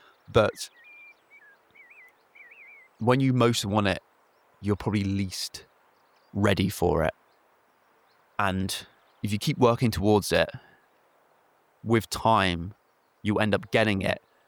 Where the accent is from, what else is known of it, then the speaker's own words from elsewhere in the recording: South East England, United Kingdom; moved away as an adult; now in Cornwall, United Kingdom; going to Cornwall, of escaping Kent, of being as far away as possible, like being 6 hours away from my hometown